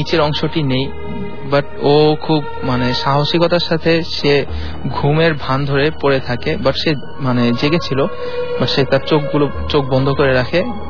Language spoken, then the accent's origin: Bangla; Dhaka, Dhaka Division, Bangladesh; আমি সেগুনবাগিচা থেকে এসেছি।